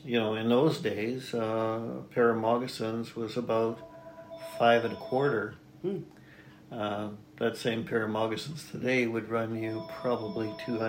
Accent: Athabasca, Alberta, Canada; How do you know I'm from Athabasca?

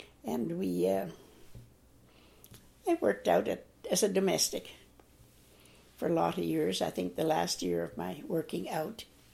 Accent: Perryvale, Alberta, Canada; also born or lived in Brule; I was born in Brule. By that time, it was getting to be a little bit much to be moving from one mining camp to another with three little children. So they bought the homestead, or came to the homestead at Perryvale

